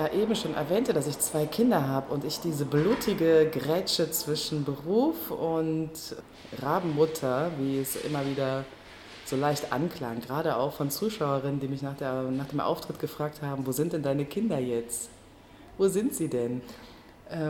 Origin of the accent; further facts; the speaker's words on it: Eifel, Germany; Ich bin aus der Eifel, was mich bestimmt auch sehr geprägt hat. Habe eine Weile Abstand zu der Eifel gesucht und jetzt habe ich auch wieder eine sehr große Nähe.